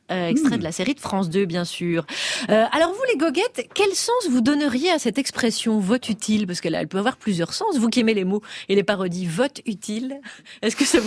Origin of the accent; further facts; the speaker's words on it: Belgium; Je n'ai jamais compris comment c'était possible en tant que Belge.